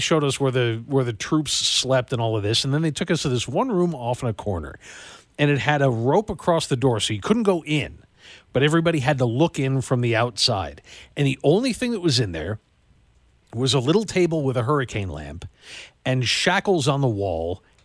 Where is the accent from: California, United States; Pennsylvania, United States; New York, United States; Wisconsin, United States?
New York, United States; Buffalo; growing up in the Buffalo area, everything is Niagara Falls related.